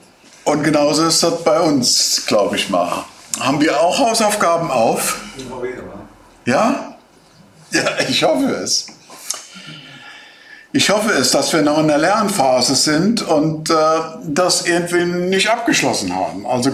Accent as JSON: {"language": "German", "region": "Rhineland-Palatinate", "country": "Germany", "said": "Ja, wir kommen aus dem Westerwald"}